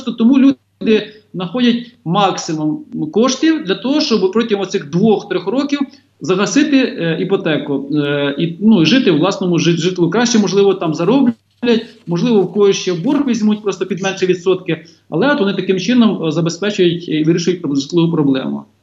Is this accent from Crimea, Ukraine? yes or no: no; Cherkasy Oblast, Ukraine; от я родом із Черкащини